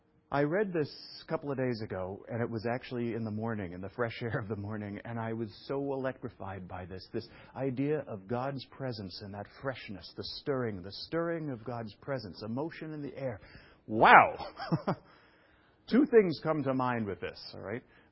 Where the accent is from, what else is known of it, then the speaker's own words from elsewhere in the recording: New York City, New York, United States; I came from New York City, which is a loud place, and I didn't even know it at the time, but it was like when I moved to Bethesda, Maryland, I thought it was the country